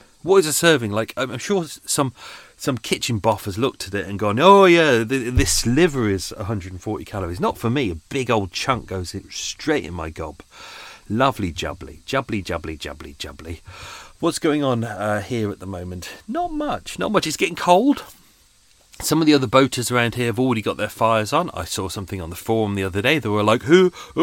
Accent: London, United Kingdom; ….

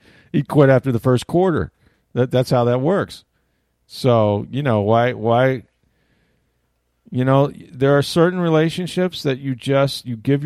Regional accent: Florida, United States; I grew up in Florida. You know, it's snowed twice here in my lifetime, which is saying something.

